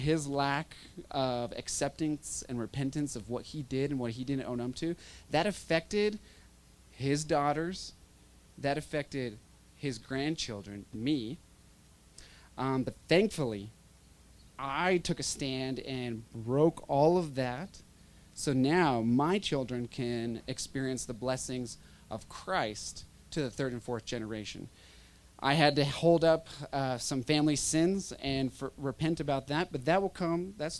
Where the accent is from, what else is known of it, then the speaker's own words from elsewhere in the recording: United States; I was growing up in the United States full of shame.